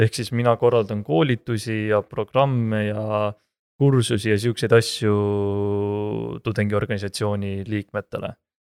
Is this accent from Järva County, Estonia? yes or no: no; Tartu, Tartu County, Estonia; Mina olen Tartus sündinud, Tartus õppinud ja nüüd töötan siis Tartu vallas hoopis lähteühisgümnaasiumis geograafia õpetajana. Aga olen ka samal ajal tudeng Tartu ülikoolis, olen olnud tudeng maaülikoolis